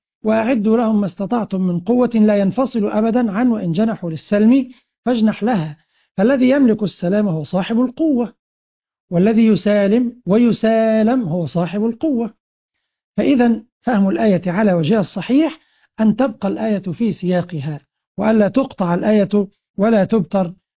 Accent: Egypt; بلدنا مصر

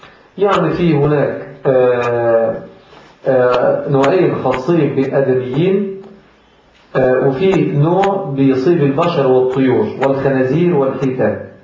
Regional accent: Egypt; عندنا في مصر

